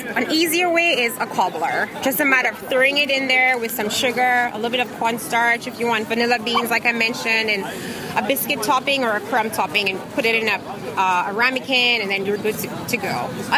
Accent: St. Lucia; I am originally from the beautiful island of St. Lucia.

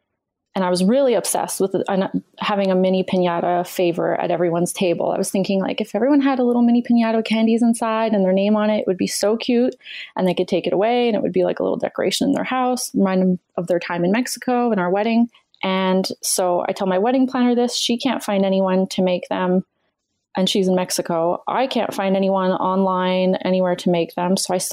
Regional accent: Canada; I'm Canadian

